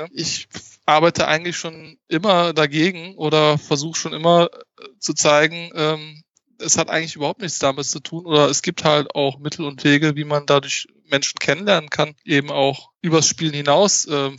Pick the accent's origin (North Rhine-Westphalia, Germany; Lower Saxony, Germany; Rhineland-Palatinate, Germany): North Rhine-Westphalia, Germany; Mönchengladbach; Diese feste Location wird auf jeden Fall in Mönchengladbach sein. Das ist meine Heimatstadt. Das ist da, wo ich halt herkomme, wo in der Umgebung, wo halt auch die meisten unserer Mitglieder, sage ich jetzt mal, herkommen. Das ist ja in Nordrhein-Westfalen, in der Nähe von Düsseldorf, wer es nicht weiß.